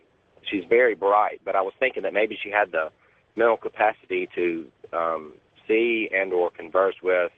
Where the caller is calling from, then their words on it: Mississippi, United States; from Mississippi. I'm listening to you on Super Talk Mississippi.